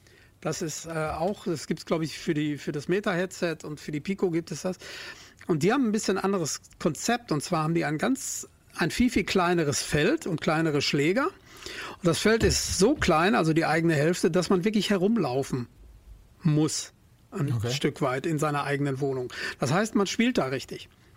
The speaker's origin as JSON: {"language": "German", "region": "North Rhine-Westphalia", "country": "Germany", "said": "wir sind aus dem Ruhrgebiet"}